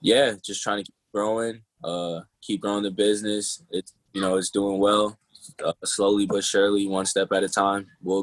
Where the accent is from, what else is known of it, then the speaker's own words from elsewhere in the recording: Evanston, Illinois, United States; I'm from Chicago's bordering suburb. Like, I literally live on the border. My street is like the border of Chicago and a suburb called Evanston. I live on the Evanston side of the border.